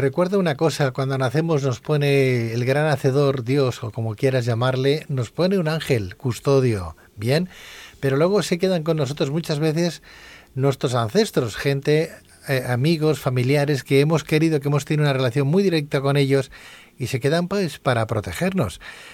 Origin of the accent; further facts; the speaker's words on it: Spain; Ya no solamente somos los españoles los que la llamamos, sino también el resto del mundo.